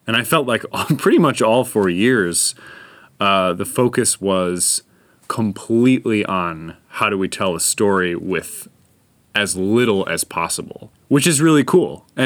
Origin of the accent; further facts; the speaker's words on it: Milwaukee, Wisconsin, United States; I grew up in Milwaukee. I also went to APT as a kid.